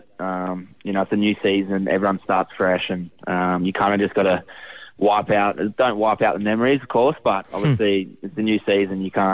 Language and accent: English; Northern Beaches, New South Wales, Australia; I'm from the Northern Beaches, so I'm kind of away from the hustle and bustle and the Bondi.